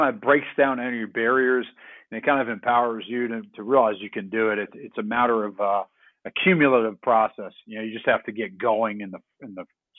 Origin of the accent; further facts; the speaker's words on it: Connecticut, United States; now in Tennessee, United States; I'm from Connecticut originally.